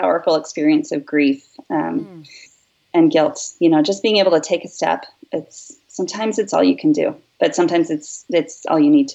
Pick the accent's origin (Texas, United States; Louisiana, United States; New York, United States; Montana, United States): Montana, United States; Whitefish; since I moved back to my hometown in Montana, which is Whitefish. It's where I went to high school.